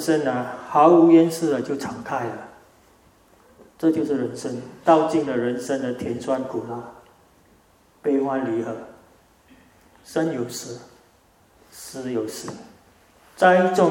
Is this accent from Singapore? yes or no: yes; Singapore; now in Australia; 多年前我是从新加坡移民来到澳洲，几十年就这样过去了